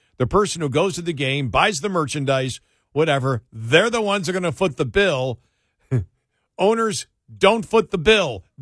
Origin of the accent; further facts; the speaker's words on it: Buffalo, New York, United States; because I grew up in Buffalo, and a lot of people I know are season ticket holders of the Bills.